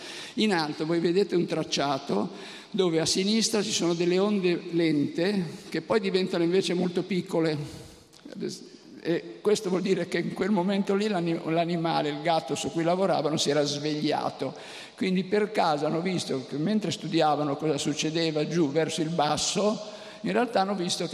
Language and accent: Italian; Albenga, Liguria, Italy; born there; io sono nato ad Albenga, in provincia di Savona, dove mio padre era medico condotto.